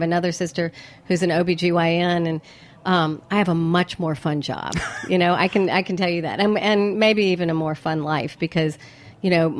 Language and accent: English; North Carolina, United States; I grew up in North Carolina.